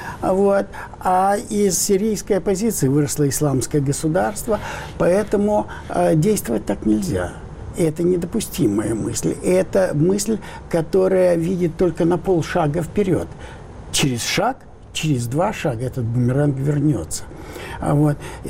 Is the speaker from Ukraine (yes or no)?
yes; Ukraine; born there; first language Ukrainian; Russian is a second language; Кстати, мы все трое украинцы, по большому счету. Я ведь и родился на Украине, и первый мой язык украинский, и идентичность моя никак с Россией не связана.